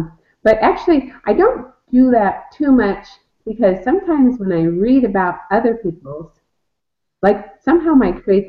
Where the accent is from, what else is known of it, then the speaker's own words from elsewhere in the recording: Long Beach, California, United States; From my life, I grew up in Long Beach in Southern California. And so, you know, I know this area